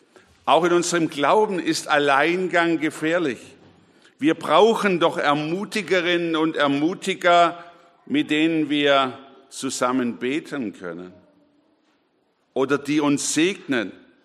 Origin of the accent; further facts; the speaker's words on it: Bavaria, Germany; Ich komme ja nun aus Bayern und wir haben die Berge so ein bisschen vor uns, das Voralpenland.